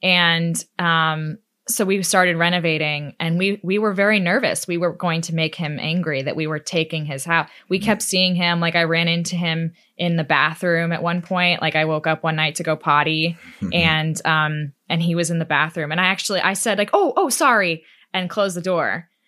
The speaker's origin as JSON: {"language": "English", "town": "Austin", "region": "Texas", "country": "United States", "tie": "born or raised there", "also_born_or_lived": "Manhattan", "said": "I was born in Manhattan. So I grew up in Austin, Texas."}